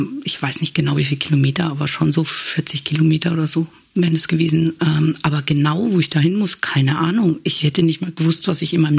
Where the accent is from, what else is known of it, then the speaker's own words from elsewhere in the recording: Nuremberg, Bavaria, Germany; erstmal Richtung Innenstadt bei uns in Nürnberg und muss dann praktisch umwenden